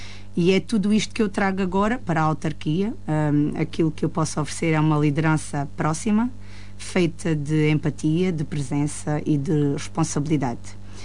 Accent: Vidigueira, Beja, Portugal; entrei porque gosto da minha terra e porque acredito que a Vidigueira merece mais.

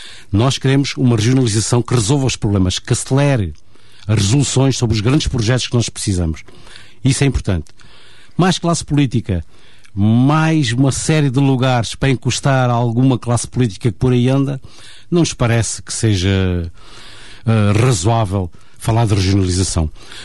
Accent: Portugal; Nós não somos portugueses de segunda.

